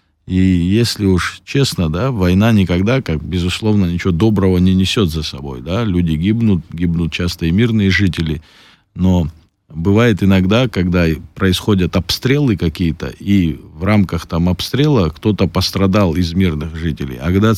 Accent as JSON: {"language": "Russian", "region": "Abkhazia", "country": "Georgia", "tie": "born or raised there", "said": "мне 34 года, мы жили там, росли в Абхазии"}